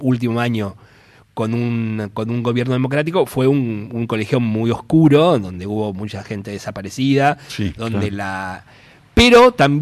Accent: Buenos Aires, Argentina; Pero toda mi infancia fue en Versalles, ahí en cerca de Lope de Vega y Jonte, toda mi infancia transcurrió ahí, y a mis 12 años mis padres se mudaron a lo que hoy es Las Cañitas, ahí en Olleros y Luis María Campos.

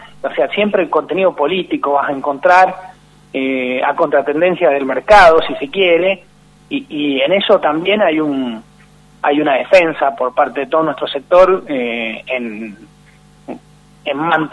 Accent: San Martín, Mendoza, Argentina; Mira, yo soy mendocino.

